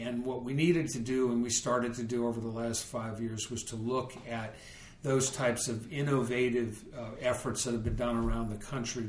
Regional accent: New Hampshire, United States; I had a great opportunity as a kid growing up in New Hampshire to see elected officials at the grassroots level

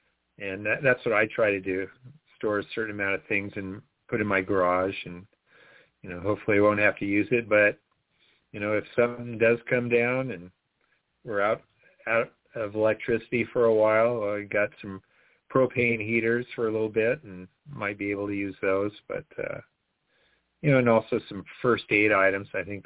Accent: Hawaii, United States; Now, I grew up in Hawaii, and so, we eat saimin, which is like ramen.

